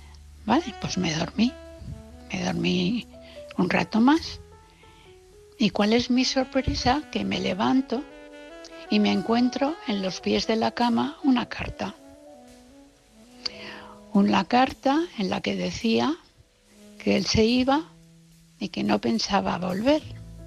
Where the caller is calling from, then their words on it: Valencia, Valencian Community, Spain; mi ex marido es muy conocido aquí en Valencia. Bueno, yo también.